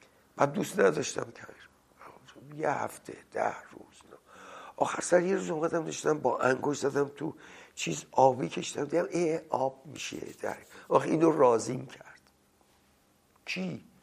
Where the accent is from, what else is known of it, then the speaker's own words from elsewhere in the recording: Kermanshah, Iran; born there; من اولین بار بعد از تولد از کرمانشاه اومدم تهران.